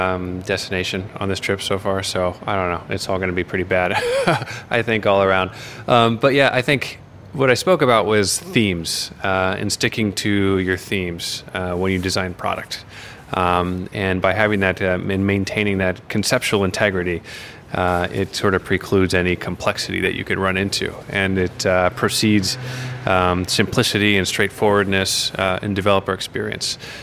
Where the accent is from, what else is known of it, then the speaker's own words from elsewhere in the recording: Los Angeles, California, United States; I grew up around people in the filmmaking industry, because I grew up around Los Angeles.